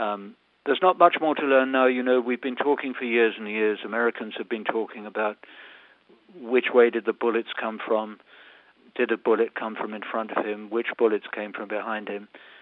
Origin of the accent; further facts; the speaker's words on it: Ireland; I won't hold it against you, but I am in fact Irish and not British, in spite of the accent.